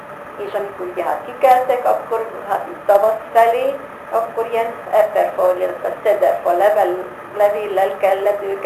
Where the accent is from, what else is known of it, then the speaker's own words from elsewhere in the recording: Szakadát, Tolna, Hungary; Minä hát születtem 1929-én szakadáton, úgyhogy ott laktunk hátul a Kossuth utcába